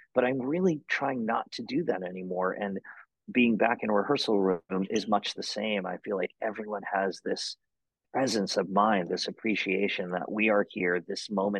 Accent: Texas, United States; born there; the fact that I was born in Texas seems to surprise most people. So I like to say I'm Texan.

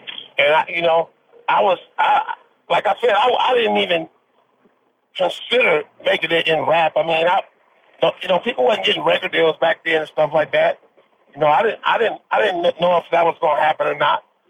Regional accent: Los Angeles, California, United States; I grew up in Los Angeles during the time when the average lifespan of a young black male was 22 years old.

